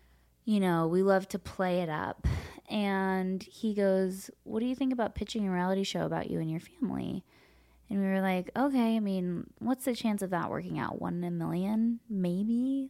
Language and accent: English; Los Angeles, California, United States; I grew up here in Los Angeles.